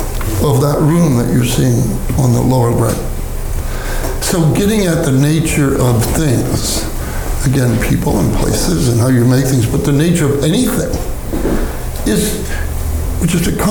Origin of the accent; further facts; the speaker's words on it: Bronx, New York, United States; born there; Bill was born in California. I was born in the Bronx.